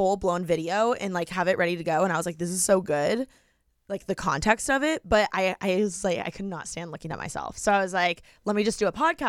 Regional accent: Indiana, United States; now in Los Angeles, United States; like moving out to LA, I'm from Indiana.

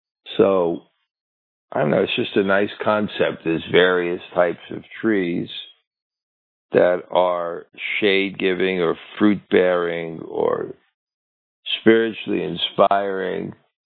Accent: Brooklyn, New York, United States; I'm culturally deprived. I grew up in Brooklyn. The most famous book about Brooklyn is A Tree Grows in Brooklyn, as if it's a big event.

